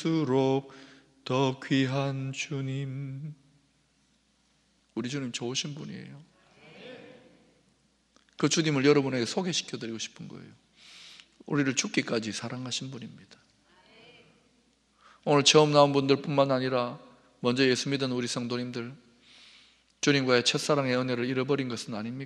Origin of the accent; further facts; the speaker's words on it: Gyeongsang, South Korea; born there; 저는 아주 보수적인 경상도 유교, 불교 문화 집안에서 태어났습니다.